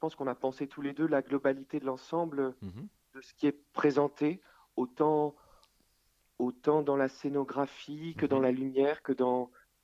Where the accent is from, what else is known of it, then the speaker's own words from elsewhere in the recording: Auvergne-Rhône-Alpes, France; Je viens de Haute-Savoie. J'ai grandi là-bas